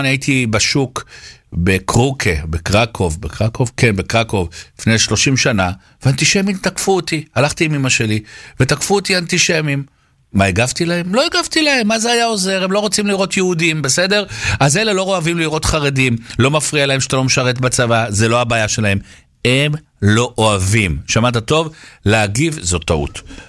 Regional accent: Tel Aviv, Tel Aviv District, Israel; אני גדלתי ברמת החייל, אני נמצא באדר יוסף כמה פעמים בשבוע

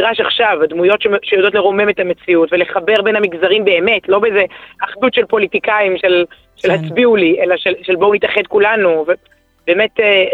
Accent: Ramat HaSharon, Tel Aviv District, Israel; אני גדלתי ברמת השרון, גדלתי ברמת שרון בציבור, בוא נגיד, לא בדיוק במתפללי בית הכנסת של הרב אדלשטיין, נגיד זה בלשון המתה, אני יותר התפללתי בנוער מרץ, נוער שלום עכשיו, תנועת הצופים, תנועת הנוער העובד, אלה המחוזות שבהם אני גדלתי

